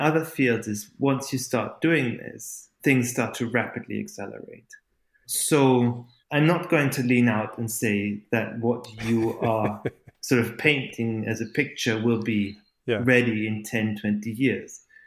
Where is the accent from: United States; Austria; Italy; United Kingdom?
Austria; also born or lived in Canada / Germany; My parents are Austrian. And so they dragged me back to Austria and Germany, and that's where I started to learn language.